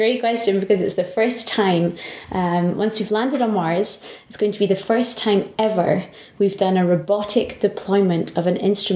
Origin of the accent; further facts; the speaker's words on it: Dundee, Scotland, United Kingdom; So I'm Scottish originally, grew up in a town called Dundee on the east coast of Scotland.